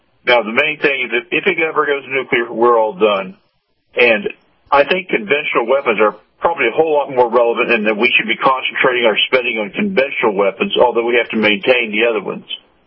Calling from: Clearwater, Florida, United States; Clearwater, Florida.

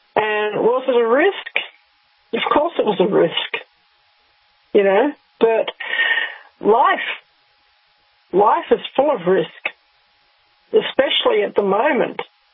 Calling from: Victoria, Australia; I'm speaking from Victoria, which is a whole state that is recently been through one of the most atrocious sets of lockdown in the whole world.

